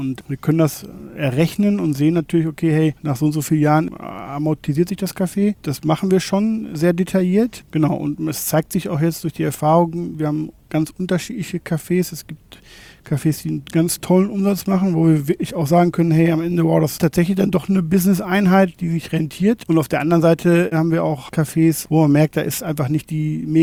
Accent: Rosenheim, Bavaria, Germany; also ich komme aus Rosenheim und da ist es schon erschreckend zu sehen, jeder zweite Laden steht da leer

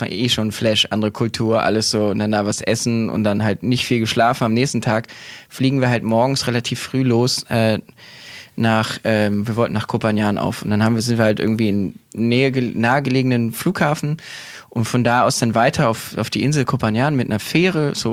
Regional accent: Berlin, Germany; Ich komme aus Berlin, ja.

